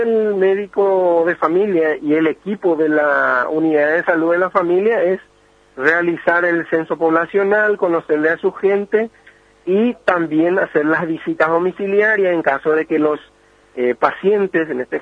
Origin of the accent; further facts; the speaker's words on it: Puerto Antequera, San Pedro, Paraguay; permanentemente yo soy el que se queda, ¿verdad?, en mi pueblo, que es Puerto Antequera.